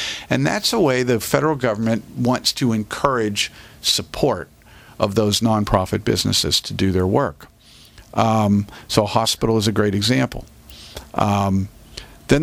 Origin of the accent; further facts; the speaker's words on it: Johnstown, Pennsylvania, United States; also born or lived in Pittsburgh / Louisville / Indianapolis; Well, actually, I was born in Pittsburgh and grew up in different places, in Louisville and in Indianapolis. But my parents are both Johnstowners, and they grew up here. And when I was in middle school, we moved back home.